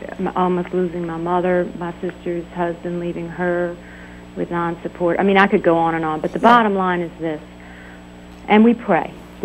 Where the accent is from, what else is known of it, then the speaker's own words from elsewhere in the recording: New Orleans, Louisiana, United States; I'm from New Orleans.